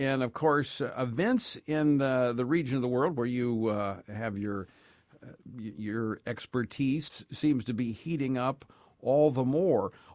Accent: Louisiana, United States; Barksdale Air Force Base in my home state of Louisiana

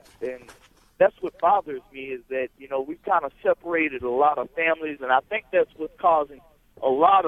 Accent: Florida, United States; I'm from Florida.

